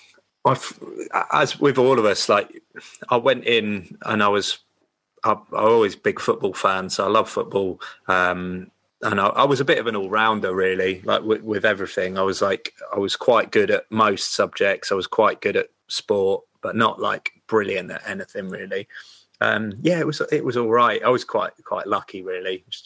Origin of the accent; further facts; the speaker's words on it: South East England, United Kingdom; could only get a couple of radio stations, and one of them was like, Southern FM, which was like, I was from Sussex.